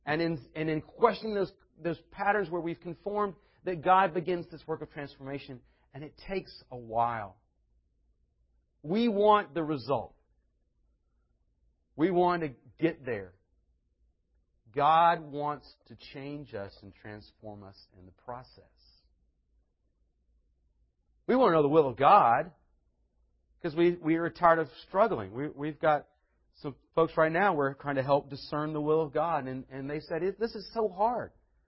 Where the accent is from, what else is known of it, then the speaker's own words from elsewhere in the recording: North Carolina, United States; I was born to be somebody born in North Carolina. I was raised in North Carolina to understand how you say y'all and ma'am and order sweet tea and all that stuff.